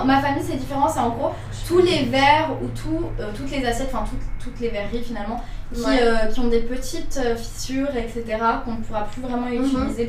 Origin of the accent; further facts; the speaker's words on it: Lebanon; Après, je suis libanaise